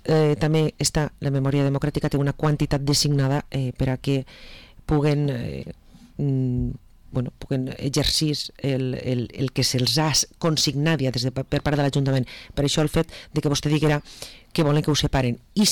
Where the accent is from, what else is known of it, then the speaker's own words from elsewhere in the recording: Vila-real, Valencian Community, Spain; Jo me fa l'efecte que la gent que som de Vila-real estem, per nosaltres, maios quan es comença festes.